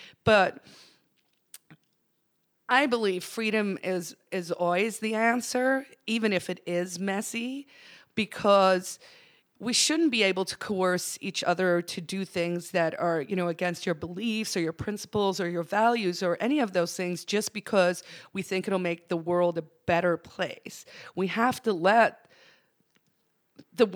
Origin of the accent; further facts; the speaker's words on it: South Africa; moved away as an adult; now in United States; I came from South Africa in the mid-90s. I won a green card, which is why I moved here. I was, you know, an anti-apartheid activist. I grew up in a police state.